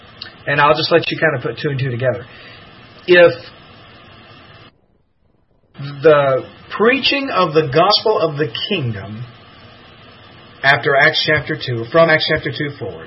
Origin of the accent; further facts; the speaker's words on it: Louisiana, United States; I'm from Louisiana, so, you know, chalk it up to that.